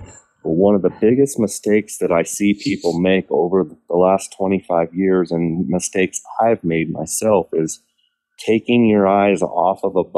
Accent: Phoenix, Arizona, United States; living and growing up in Phoenix my whole life

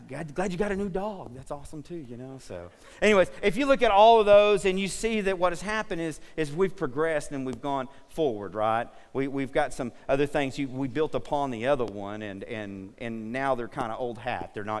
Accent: Comanche, United States; And I was like, hey, what's up, dude? We're from Comanche and we love Jesus.

